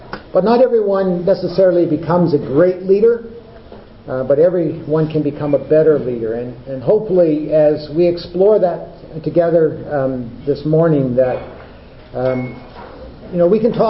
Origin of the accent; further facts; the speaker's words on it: Canada; moved away as an adult; now in Australia; I sound a little different because I come originally from Canada. Originally came from Canada just over 5 years ago, and came here to Australia